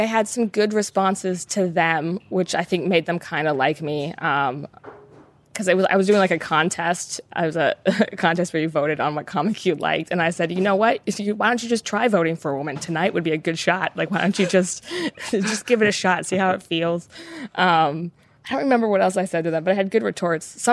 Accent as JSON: {"language": "English", "country": "United States", "said": "I'm an American and this is a British show"}